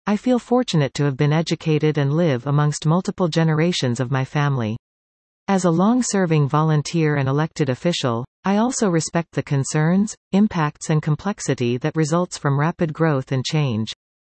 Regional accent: Langford, British Columbia, Canada; I was born and raised in Langford and my wife and I have raised our 4 children here.

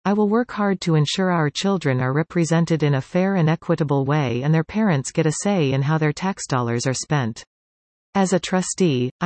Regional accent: Delta, British Columbia, Canada; I grew up in Delta and have a strong connection to this community, now raising my three children in South Delta, together with my husband.

